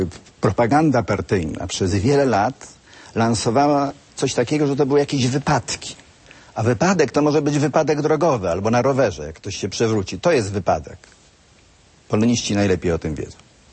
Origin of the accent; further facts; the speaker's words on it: Sztum, Pomeranian Voivodeship, Poland; Miałem wtedy 22 lata, pochodzę ze Sztumu, nieopodal Gdańska.